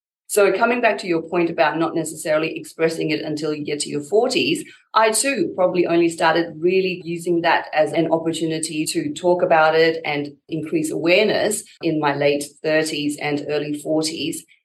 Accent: Australia; also born or lived in Myanmar; I am from Australia. But I'm Burmese Australian first, Burmese first, and then Australian. And I always talk about the two together because I've lived in both places and I identify as both

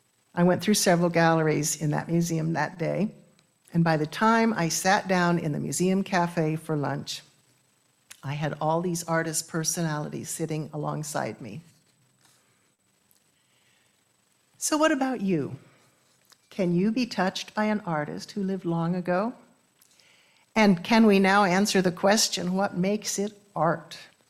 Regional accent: United States; accent: American; but I will use the pronunciation I learned in school. It's easier for my American accent.

